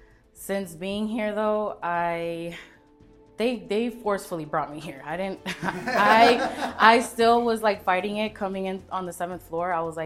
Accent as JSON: {"language": "English", "town": "Moreno Valley", "region": "California", "country": "United States", "tie": "born or raised there", "said": "I grew up in Moreno Valley, California. I'm 28 years old."}